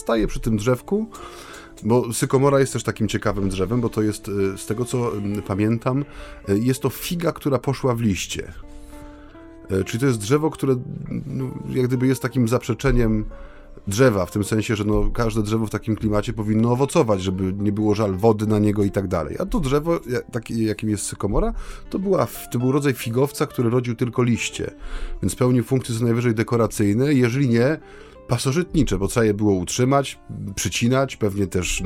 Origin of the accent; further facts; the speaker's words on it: Silesian Voivodeship, Poland; I wlos w te krzoki, jak to go dają u nas na Śląsku.